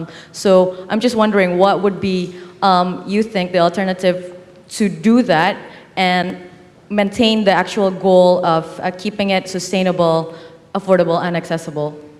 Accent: Indonesia; I'm from Indonesia.

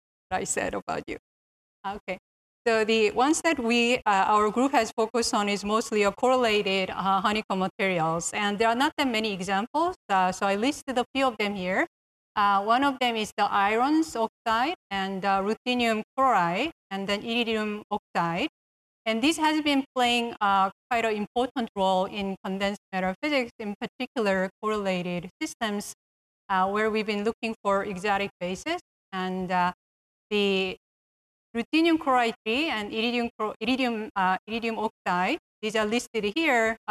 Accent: Toronto, Ontario, Canada; and I'm from Toronto

